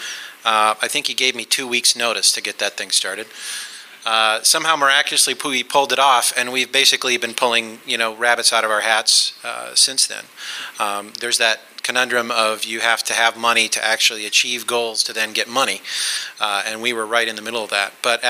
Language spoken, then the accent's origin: English; Anchorage, Alaska, United States; I grew up in Anchorage, Alaska, and met Nate here.